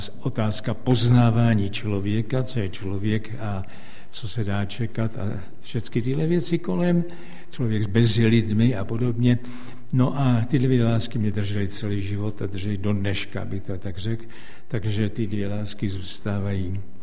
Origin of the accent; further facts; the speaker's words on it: Litoměřice, Ústí nad Labem Region, Czechia; born there; narodil jsem se v Litoměřic nebo v blízkosti Litoměřic